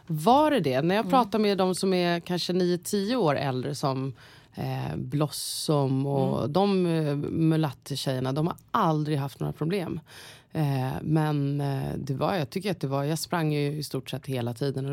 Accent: Täby, Stockholm County, Sweden; also born or lived in Botkyrka / Vårby gård; Uppvuxen i Täby. Bodde i Vårby gård först och sen så flyttade vi till

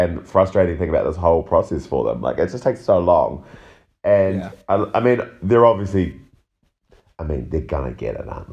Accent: New Zealand; I guess being a New Zealander, like, you don't really know...

